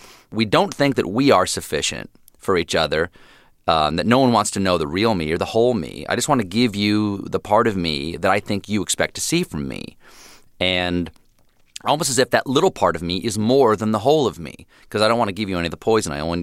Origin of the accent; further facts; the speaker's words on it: the South, United States; accent: southern; Do you think I should take a class to lose my southern accent?